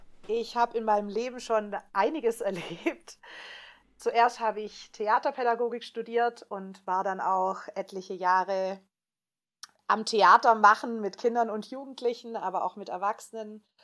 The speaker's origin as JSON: {"language": "German", "region": "Baden-Württemberg", "country": "Germany", "accent": "Swabian", "said": "Ja, ich komme aus dem Schwabeländle, wie man sicher hört. Ich kann versuchen, Hochdeutsch zu reden, aber es wird immer wieder durchdringen."}